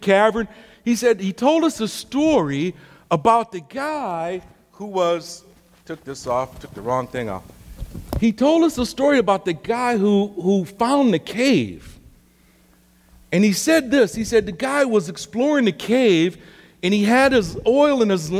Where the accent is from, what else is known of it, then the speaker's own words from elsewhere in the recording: Milwaukee, Wisconsin, United States; I was born and reared in God's country, Wisconsin. Any Wisconsinites here? From Milwaukee, north of Chicago.